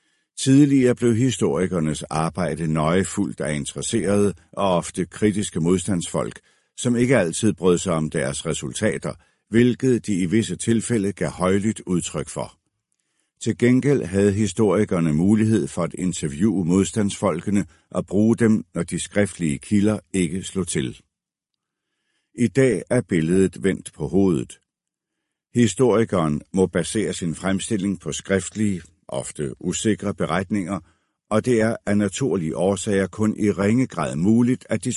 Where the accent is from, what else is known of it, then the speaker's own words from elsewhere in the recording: Copenhagen, Capital Region of Denmark, Denmark; born there; Jeg er født i København 25 år efter befrielsen. Mine forældre blev født under krigen